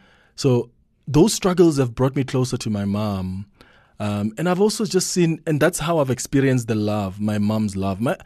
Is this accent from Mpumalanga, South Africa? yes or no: yes; Vaalbank, Mpumalanga, South Africa; So, I come from a village called Vaalbank. I don't know why they call it Vaalbank or what it means. It's in Mpumalanga and I grew up there. I went to school there. It's just a village.